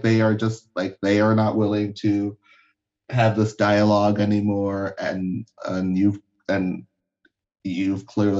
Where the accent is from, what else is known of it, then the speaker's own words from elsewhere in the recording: Liberia; now in United States; Because I'm from Liberia, so I don't use the, like, I was born there. So I don't use the phrase African-American, because I'm not.